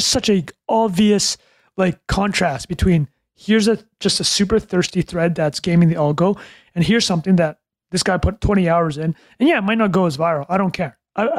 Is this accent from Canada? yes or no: yes; Canada; born there; I was born in Canada.